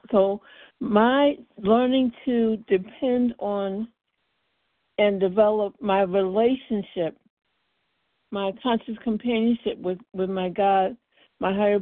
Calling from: Connecticut, United States; I'm calling from Connecticut.

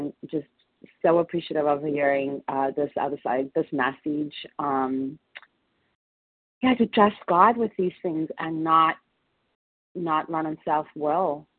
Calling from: California, United States; California.

